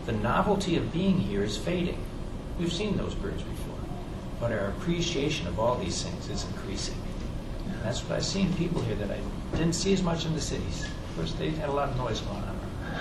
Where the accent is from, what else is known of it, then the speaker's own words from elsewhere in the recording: St. Paul, Minnesota, United States; I came from St. Paul, Minneapolis, born and raised. Millions of people